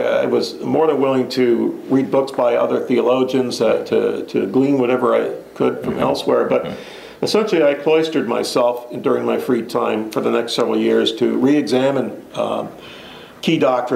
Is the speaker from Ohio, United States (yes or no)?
no; Seattle, Washington, United States; Well, I was born and raised in Seattle, probably the last remaining native-born son. Everybody else is from someplace else.